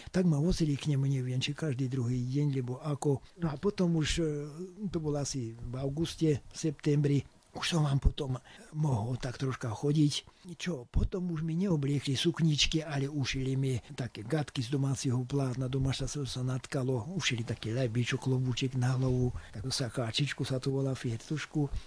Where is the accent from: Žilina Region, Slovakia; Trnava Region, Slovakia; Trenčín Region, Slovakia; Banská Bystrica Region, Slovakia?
Banská Bystrica Region, Slovakia; Hrušov; Som z juhu stredoslovenského kraja, z okresu Veľký Krtíš, dedinka Hrušov.